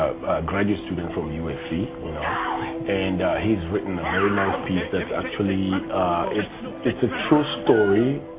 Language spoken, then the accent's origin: English; Kenya; Well, being a Kenyan, and I see a lot of Kenyans now working in film